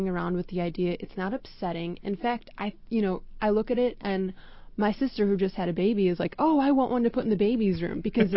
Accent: Chicago, Illinois, United States; things that I never knew growing up in Chicago.

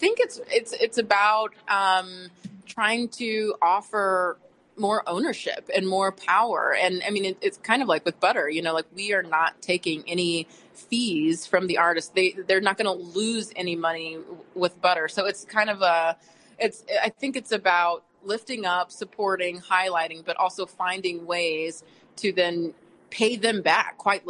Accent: Indianapolis, Indiana, United States; But we love Indianapolis. You know, I'm from Indianapolis.

